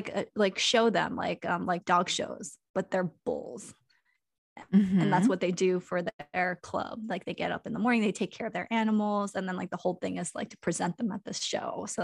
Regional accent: Kansas, United States; born there; And like, I was born in Kansas too. And Kansas is super white.

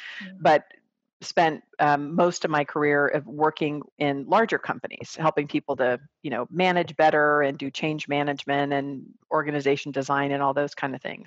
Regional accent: California, United States; and I'm from the Bay Area originally.

